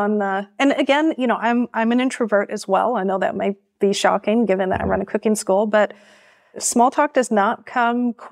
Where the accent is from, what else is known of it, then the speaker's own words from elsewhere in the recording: San Francisco, California, United States; I'm from San Francisco.